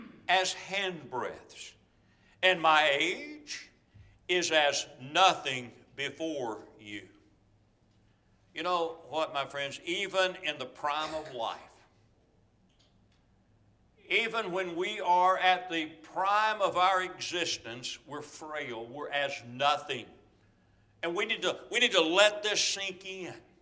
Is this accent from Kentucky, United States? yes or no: yes; Louisville, Kentucky, United States; I tell people, you know, I was raised in Louisville, Kentucky. You know, you notice I said that correctly.